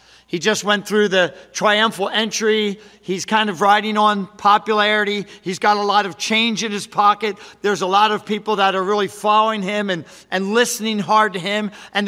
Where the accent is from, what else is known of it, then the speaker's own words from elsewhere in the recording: Philadelphia, Pennsylvania, United States; Because I'm from Philadelphia, and I'm thinking he left the city.